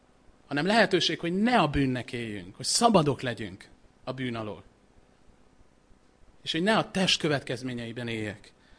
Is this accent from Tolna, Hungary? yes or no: no; Budapest, Hungary; Angyalföldi gyerek vagyok. Mezőgazdaságot azt nem láttam túl sokat ott.